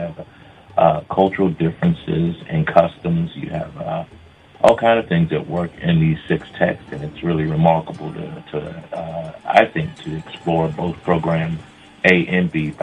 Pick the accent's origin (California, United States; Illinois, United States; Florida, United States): Florida, United States; No, I'm not. I'm actually from Florida, but I'm coming into Texas where my spouse was getting her PhD.